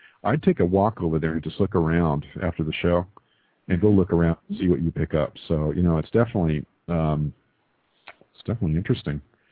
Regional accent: Texas, United States; accent: American; I'm half Scottish Islander, so it's. But I'm from Texas, you know. So Texas contaminated with California.

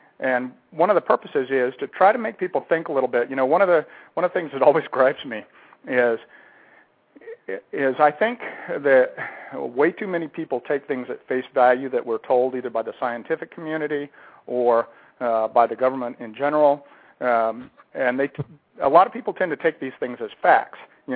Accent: Lincoln, New Mexico, United States; also born or lived in Roswell; I grew up in that area, but I grew up in a little town. You know, Roswell's not big. It's a town of about 50,000 people. But I grew up in a town that makes it look big, a little town called Lincoln

